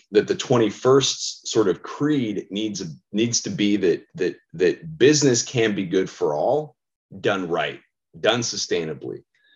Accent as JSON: {"language": "English", "town": "Denver", "region": "Colorado", "country": "United States", "tie": "born or raised there", "said": "I cannot wait to feed you in my hometown of Denver."}